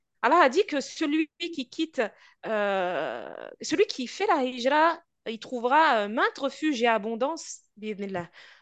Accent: Morocco; Moi, je suis marocaine. Mes parents sont marocains.

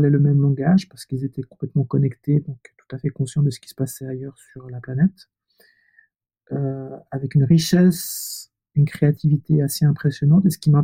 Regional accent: Geneva, Switzerland; born there; Je suis né à Genève. J'ai une mère qui est valaisanne, donc des régions montagneuses de la Suisse, et un père qui est ivoirien, de l'ouest de la Côte d'Ivoire, près de Mans.

